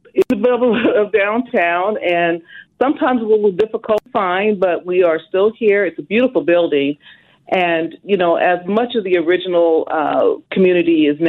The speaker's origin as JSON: {"language": "English", "town": "Wichita", "region": "Kansas", "country": "United States", "said": "Pretty much from Wichita."}